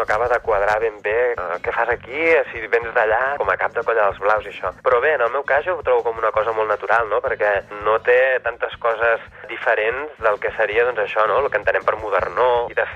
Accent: Granollers, Catalonia, Spain; soc de Granollers, escric, soc poeta

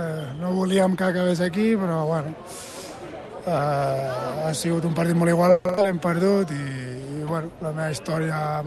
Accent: Santpedor, Catalonia, Spain; jo sóc de Santpedor, he crescut als categories inferiors de l'Unió Manresana

